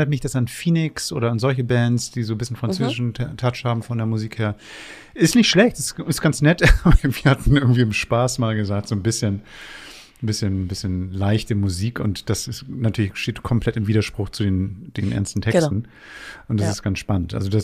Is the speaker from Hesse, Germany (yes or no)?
no; Hamburg, Germany; als Hamburger